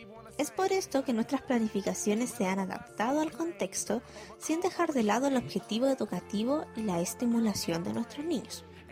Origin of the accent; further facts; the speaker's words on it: La Serena, Coquimbo, Chile; En estos momentos me encuentro en La Serena, que es mi ciudad natal